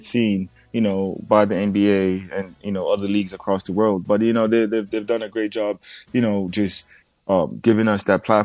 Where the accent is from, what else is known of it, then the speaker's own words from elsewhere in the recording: South Africa; But me being of, like, South African descent, like born and raised in South Africa, you know, I mean, it's almost surreal, you know, because, you know, we're not a nation known for basketball.